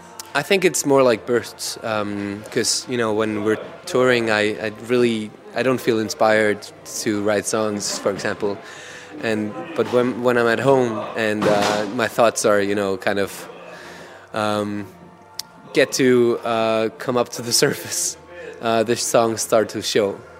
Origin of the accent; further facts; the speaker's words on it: Iceland; now in Denmark; I'm actually from Iceland, but I'm in Denmark.